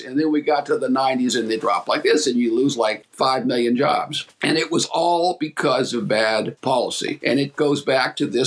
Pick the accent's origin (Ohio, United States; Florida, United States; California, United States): Ohio, United States; Ashtabula; As I say, Ashtabula, my hometown, was already at its peak.